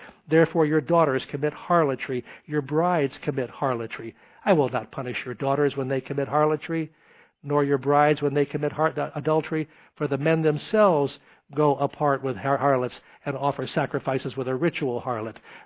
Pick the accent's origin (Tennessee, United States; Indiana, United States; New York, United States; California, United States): Tennessee, United States; Knoxville; I came from Knoxville, Tennessee, and we go back into the 1800s there, serving the Lord